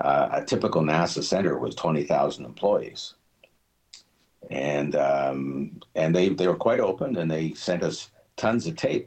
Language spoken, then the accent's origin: English; Victoria, British Columbia, Canada; I grew up in Victoria, went to Victoria College for 2 years studying physics and math.